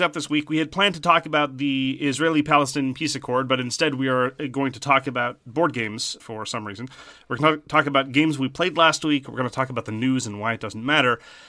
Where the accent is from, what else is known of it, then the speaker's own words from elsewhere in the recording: Canada; because, you know, as a Canadian, I would have something to say about hockey.